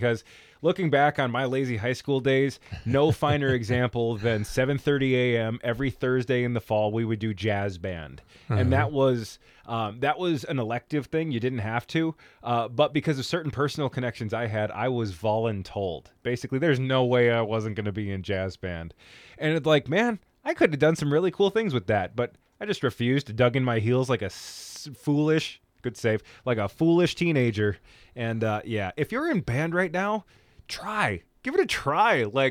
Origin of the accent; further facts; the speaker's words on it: Park Falls, Wisconsin, United States; And my hometown, Park Falls, took it very seriously.